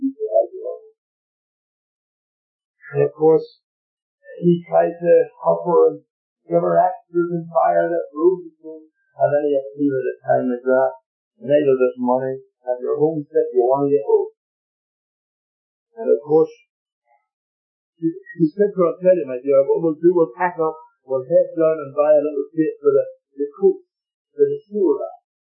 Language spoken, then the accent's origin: English; Canada; I'm a Canadian.